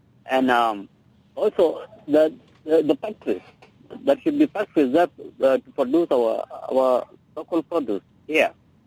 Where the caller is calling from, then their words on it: Malakal, Upper Nile, South Sudan; from Malakal.